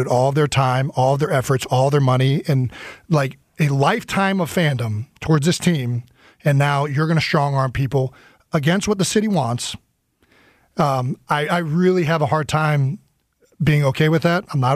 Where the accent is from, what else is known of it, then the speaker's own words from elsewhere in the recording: Cleveland, Ohio, United States; Part of this is like growing up in Cleveland, I went through this firsthand and sure.